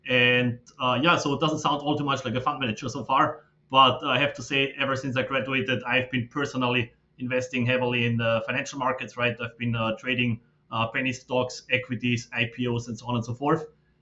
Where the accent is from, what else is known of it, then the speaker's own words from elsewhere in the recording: Austria; I'm originally from Austria and Europe.